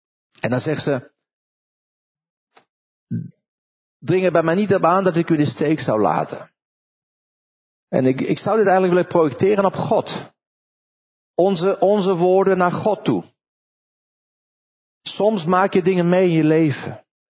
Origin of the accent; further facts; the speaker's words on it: Netherlands; En wij als Nederlanders staan toch een heel eind boven in feite.